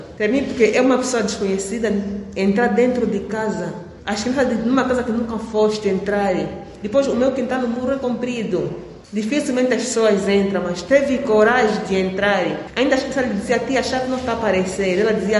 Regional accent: Namibe, Angola; born there; No Namibe, eu nasci aqui no Namibe.

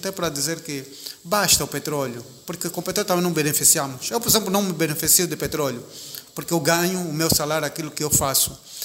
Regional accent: Angola; eu sou angolano

